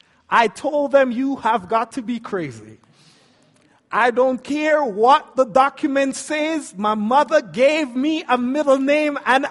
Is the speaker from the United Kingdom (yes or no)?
no; Jamaica; now in Salt Lake City, United States; Now, I'm from Jamaica. I've never actually lived in snow before.